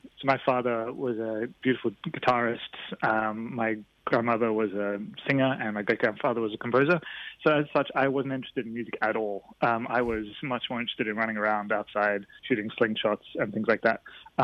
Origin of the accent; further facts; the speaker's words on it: Queensland, Australia; also born or lived in Stockholm, Sweden / Brisbane; So I was born in Stockholm in Sweden, and we moved when I was very young to southeast Queensland, a beautiful mountain called Tamarind Mountain.